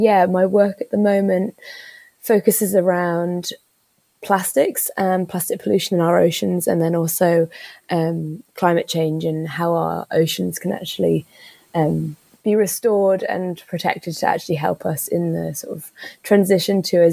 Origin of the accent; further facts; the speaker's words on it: Isle of Man; I was really lucky growing up on the Isle of Man.